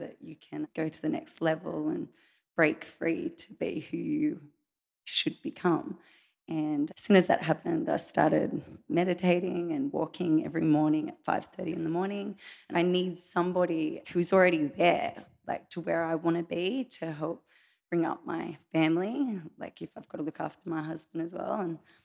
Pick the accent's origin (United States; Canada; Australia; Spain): Australia; I am an Australian fashion designer.